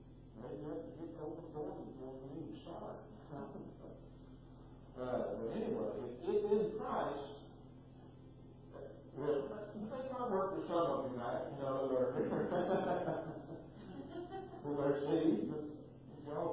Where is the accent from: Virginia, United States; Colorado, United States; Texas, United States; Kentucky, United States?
Kentucky, United States; I grew up in Fort County, Kentucky